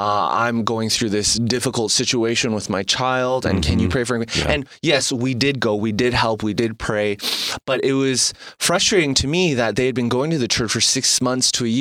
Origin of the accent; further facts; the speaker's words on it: Canada; also born or lived in South Korea; now in United States; being a Canadian who's lived in Canada, Korea, and now in the States